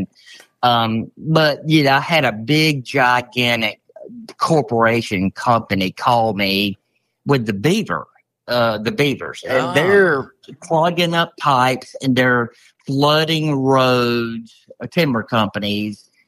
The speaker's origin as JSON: {"language": "English", "town": "Douglas", "region": "Georgia", "country": "United States", "tie": "born or raised there", "lives_now": "Brunswick, United States", "said": "Yeah, I grew up in Douglas, Georgia, and I currently live in the Brunswick, Georgia, on the coast. But I grew up in Douglas, Georgia."}